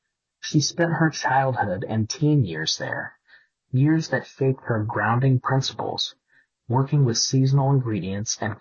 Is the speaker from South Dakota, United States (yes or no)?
no; New York, United States; Though I grew up in New York's Hudson Valley, far from the rural South